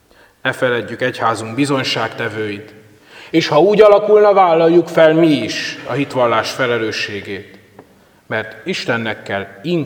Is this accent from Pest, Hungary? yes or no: no; Békés, Hungary; de például ahol én felnőttem, Békés megyében, ott mesélték az idősebb kollégák